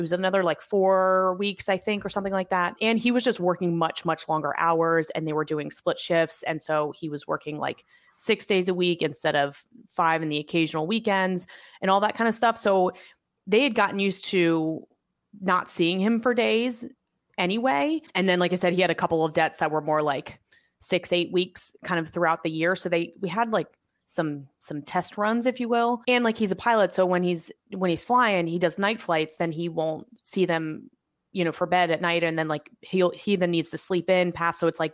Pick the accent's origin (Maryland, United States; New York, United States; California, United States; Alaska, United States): Maryland, United States; Annapolis; I'm from Annapolis, I'm from Maryland. And so the three of us flew back to my mom's for Christmas